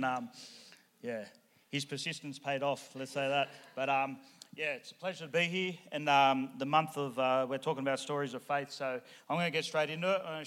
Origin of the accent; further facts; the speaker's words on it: Sydney, New South Wales, Australia; So like I said, I grew up in Western Sydney.